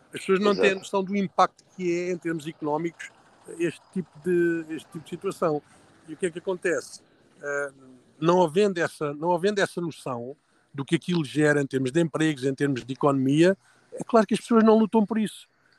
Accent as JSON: {"language": "Portuguese", "region": "Algarve", "country": "Portugal", "said": "Neste momento, no Algarve, eu sou do Algarve, como sabes, sou diretor da Marina da Albufeira"}